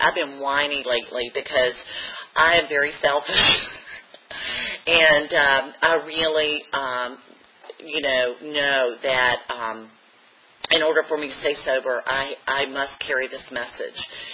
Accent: Owensboro, Kentucky, United States; accent: Kentucky accent; I grew up in Owensboro, Kentucky. So if you're wondering, I say I'm from Richmond, people are like, You're from Richmond. That's a Kentucky accent.

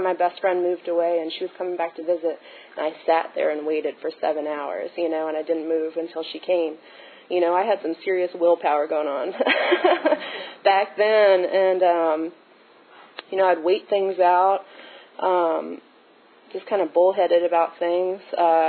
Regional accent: Baltimore, Maryland, United States; I grew up in Baltimore City, and I come from a parents that are still married, and I have a sister

